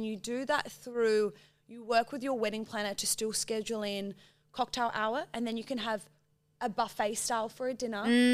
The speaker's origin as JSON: {"language": "English", "town": "Adelaide", "region": "South Australia", "country": "Australia", "tie": "born or raised there", "said": "And because it was in Adelaide and in my hometown, he just was like, I trust you."}